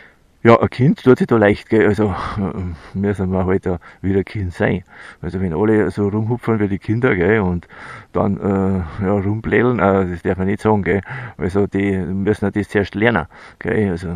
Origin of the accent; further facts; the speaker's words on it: Germany; ich bin ein Deutscher, gell, also, und da müssen wir Deutsch reden